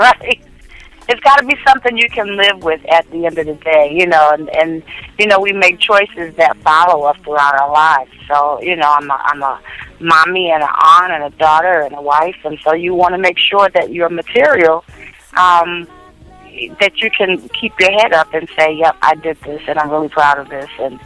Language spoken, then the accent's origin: English; Brooklyn, New York, United States; We all knew each other, actually, from Brooklyn. We were all born and raised in Brooklyn, New York.